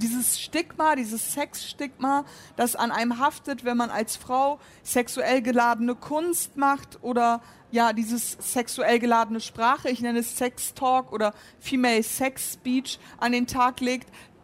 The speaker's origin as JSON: {"language": "German", "country": "Germany", "said": "weil ich bin Deutsche und ich lebe hier."}